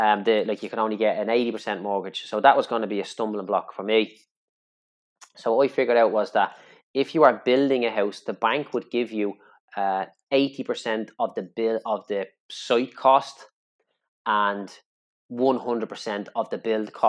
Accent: Clondalkin, Leinster, Ireland; Look, I'm from Clondalkin. There's an abundance of people out there in my community, in my estate, that will never be able to afford to buy their own house

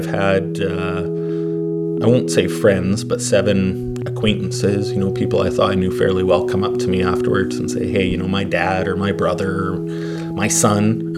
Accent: Canada; I mean, we're Canadian, we're polite, we're kind, right?

